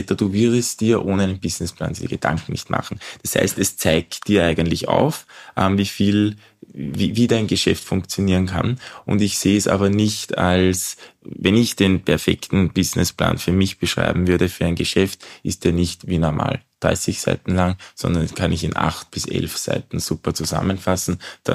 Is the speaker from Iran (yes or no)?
no; Austria; Die Investoren, die jetzt für Skalierung und Startups groß machen, das sind sehr, sehr wenige bei uns in Österreich.